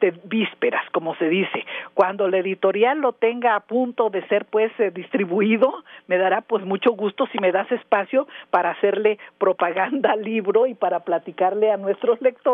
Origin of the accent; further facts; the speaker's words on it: Mexico; recordar que somos mexicanos